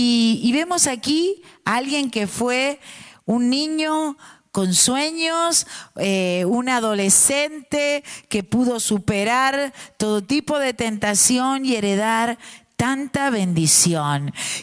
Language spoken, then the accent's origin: Spanish; Mendoza, Argentina; Yo vengo de Mendoza, provincia de la República Argentina. Y es un clima desértico y es agreste.